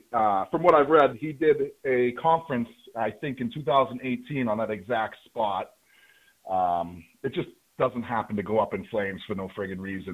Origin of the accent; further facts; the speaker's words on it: Massachusetts, United States; I am from Massachusetts. We swear a lot.